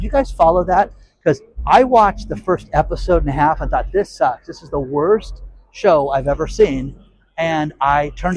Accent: California, United States; in my home state of California

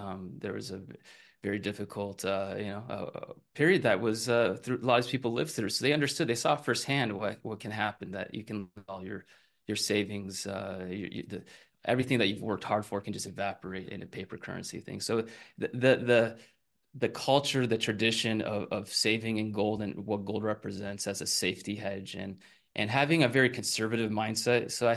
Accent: Colorado, United States; I grew up in Colorado, and it was a lot more disconnected, maybe from the East Coast politics.

